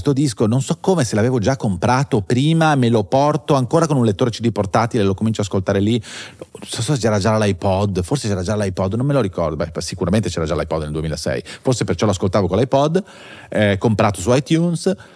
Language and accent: Italian; Padua, Veneto, Italy; a Prato della Valle a Padova nella mia città natale